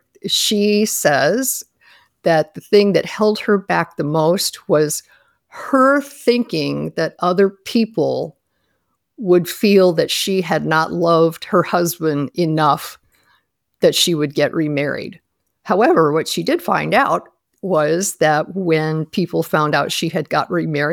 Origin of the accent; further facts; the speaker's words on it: Ohio, United States; also born or lived in Maryland; I moved from the area where we had all been in Maryland back to my home state of Ohio because my son and my sister's family all asked me to come back.